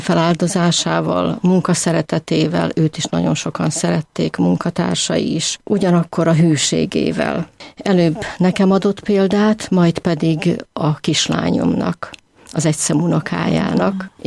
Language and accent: Hungarian; Endrőd, Békés, Hungary; born there; 1951-ben születtem egy kis faluban, Békés megyében, Endrődön, Viharsarok